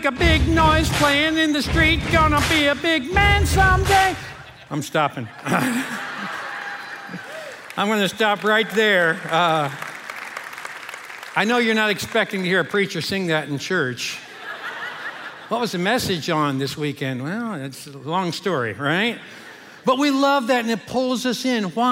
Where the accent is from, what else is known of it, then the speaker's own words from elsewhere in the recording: Cincinnati, Ohio, United States; Now, I grew up in Cincinnati. And baseball was really big there.